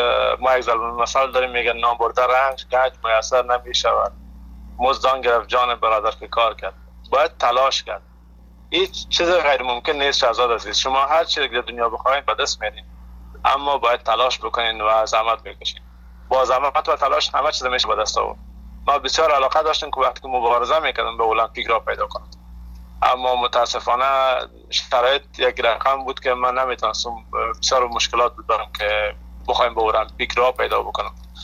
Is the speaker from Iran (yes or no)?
no; Afghanistan